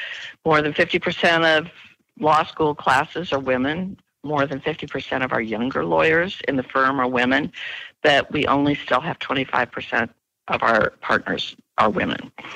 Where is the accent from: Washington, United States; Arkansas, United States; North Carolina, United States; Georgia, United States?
Washington, United States; Seattle; also born or lived in San Francisco Bay Area; now in New York, United States; I grew up in Seattle before the Amazon days, and I went to school in the San Francisco Bay Area, started practicing law in New York, and I've been doing that for over 35 years.